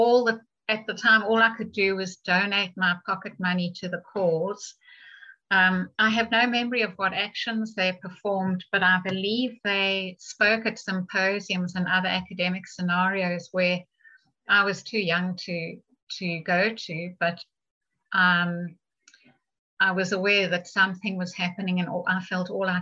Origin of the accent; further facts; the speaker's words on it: South Africa; I should have said from the start, I grew up in South Africa.